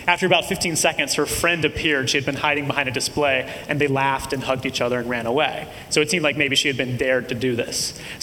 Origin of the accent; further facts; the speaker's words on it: New York, United States; And I'm as guilty as any New Yorker of that.